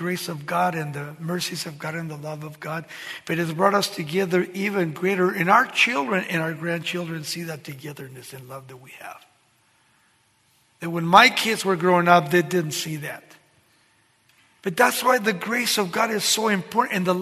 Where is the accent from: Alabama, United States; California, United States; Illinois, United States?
California, United States; Baldwin Park; I grew up in Baldwin Park, and you know the police knew me